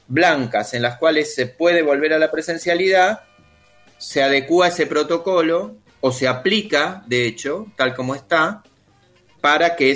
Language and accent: Spanish; Argentina; yo la siento como argentino en general